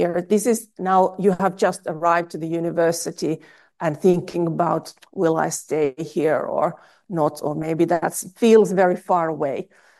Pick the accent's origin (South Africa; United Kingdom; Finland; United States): Finland; Helsinki, Uusimaa; now in Jyväskylä, Finland; I was not born here in Jyväskylä. I'm from Helsinki.